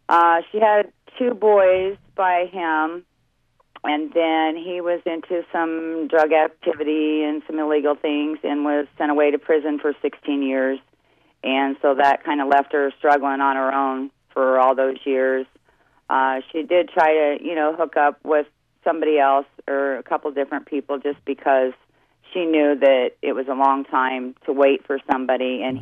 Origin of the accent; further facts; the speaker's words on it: Des Moines, Iowa, United States; I'm from here in Des Moines, Iowa. I was born here for, I'd say, half my life, and then, well, the first 10 years anyway. Then I lived on a small farm just south of Des Moines